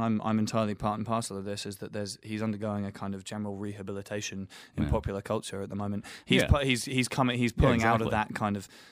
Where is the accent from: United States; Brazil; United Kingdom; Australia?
United Kingdom; England; and we're both English.